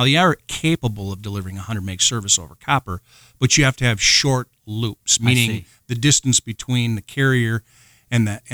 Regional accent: Minnesota, United States; We're from Minnesota, so it really gave us a feel of Minnesota, and we like the climate.

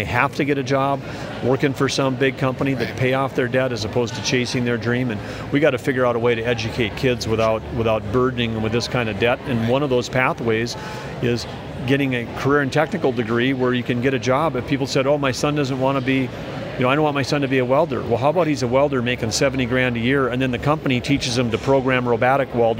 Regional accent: North Dakota, United States; The education that I went through growing up in North Dakota, that doesn't work for everybody.

